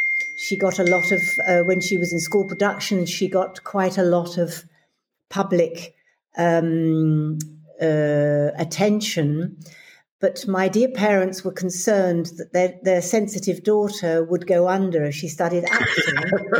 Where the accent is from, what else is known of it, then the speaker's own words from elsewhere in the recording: South East England, United Kingdom; I went to a private school in Surrey. I grew up in Surrey